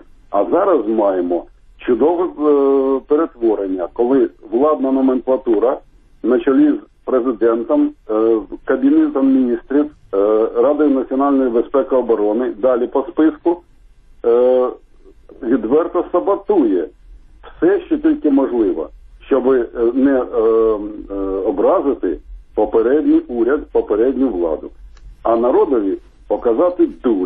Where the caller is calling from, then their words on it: Kharkiv, Kharkiv Oblast, Ukraine; я з Харкова.